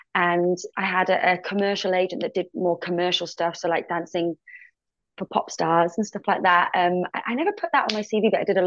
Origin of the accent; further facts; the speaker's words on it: Wales, United Kingdom; accent: Welsh; now in London, United Kingdom; I mean, like my Welsh accent is sort of gone now. I've lived in London for so long.